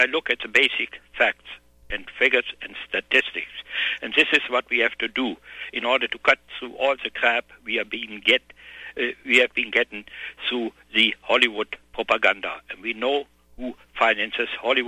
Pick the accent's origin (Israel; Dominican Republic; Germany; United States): Germany; English is a second language; when I grew up in Germany after the war